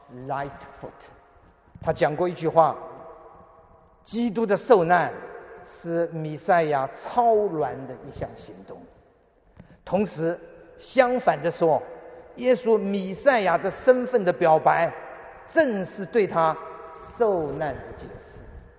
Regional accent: United States; 今天我由美国来到了德国

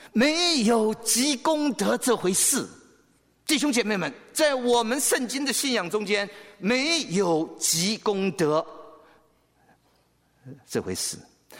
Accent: China; 对你跟我中国人来讲，在风俗、在文化、在背景上

